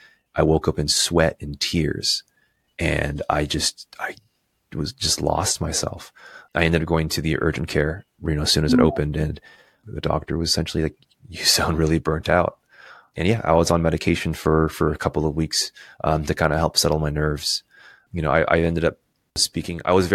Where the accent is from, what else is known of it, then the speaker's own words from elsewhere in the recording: California, United States; So I'm from California, so I watch a lot of, you know, I'm a big Warriors fan.